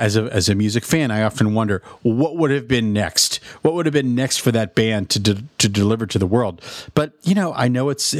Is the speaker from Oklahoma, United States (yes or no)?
no; Pittsburgh, Pennsylvania, United States; I grew up in Pittsburgh